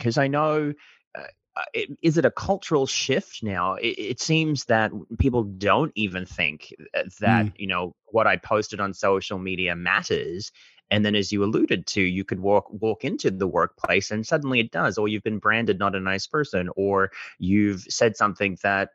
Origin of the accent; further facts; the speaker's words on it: Australia; So Amber, I'm from Australia.